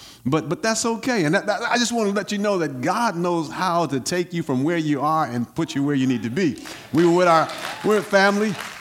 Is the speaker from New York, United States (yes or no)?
no; Covington, Tennessee, United States; Tennessee, we came, and Covington, Tennessee only had like 5,000 people, total population. And then we came from Tennessee to Springfield, the metropolitan area of Springfield.